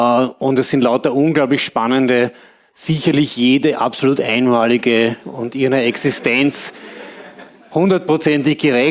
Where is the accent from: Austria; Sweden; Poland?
Austria; Eisenstadt, Burgenland; Eisenstadt ist eine hübsche, schmucke Kleinstadt, ein paar Bilder von dort, damit Sie sehen, wo ich herkomme.